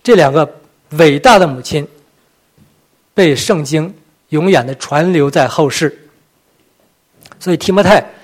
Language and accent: Chinese; Northeast China, China; 我们东北管那个外祖母叫姥姥，所以我下面就用姥姥吧，我因为我东北人